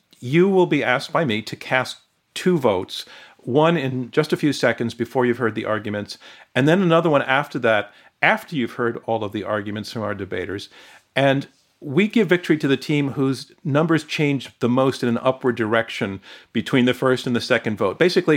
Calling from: Claremont, California, United States; Claremont, California.

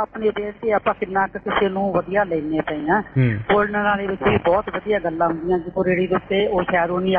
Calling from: Faridkot, Punjab, India; ਮੈਂ ਕਿਹਾ ਵੀ ਮੈਂ ਫਰੀਦਕੋਟ ਤੋਂ

